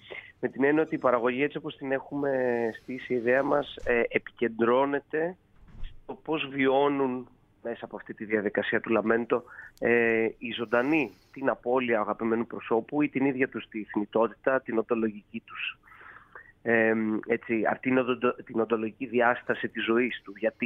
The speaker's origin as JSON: {"language": "Greek", "region": "Epirus", "country": "Greece", "said": "γιατί κατάγομαι από την Ήπειρο"}